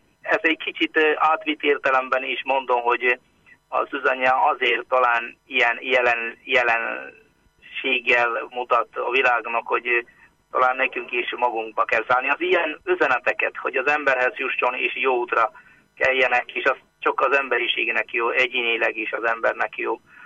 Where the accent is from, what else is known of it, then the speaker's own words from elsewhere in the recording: Kerala, India; Hungarian is a second language; now in Hungary; Én Indiából, Dél-Indiából, Keralából származom.